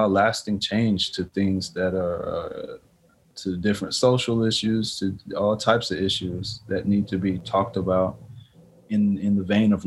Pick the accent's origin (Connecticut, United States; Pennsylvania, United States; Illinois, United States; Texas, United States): Texas, United States; Houston; that is right in the close to the neighborhood where I grew up in Houston.